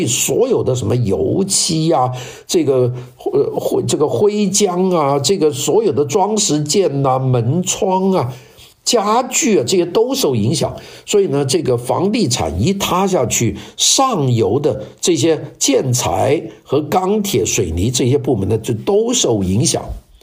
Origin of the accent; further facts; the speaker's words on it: China; 这个我们中国人叫宝马，这些呢也都在中国呢苦战。